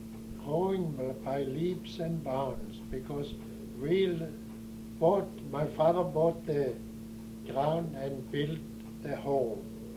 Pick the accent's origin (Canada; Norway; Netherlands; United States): Norway; Stavanger, Rogaland; English is a second language; Yes, I grew up in Stavanger